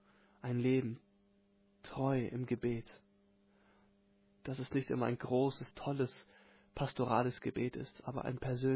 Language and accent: German; United States; Wo ich herkomme. In den Vereinigten Staaten